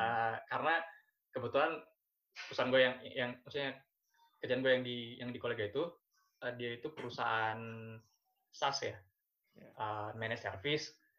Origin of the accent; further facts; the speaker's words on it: Banda Aceh, Aceh, Indonesia; aku asal dari Aceh. Dari negeri Serambi Mekah. Enggak lagi Serambi Mekah, Serambi Kopi sekarang. Di ya, Aceh, Banda Acehnya.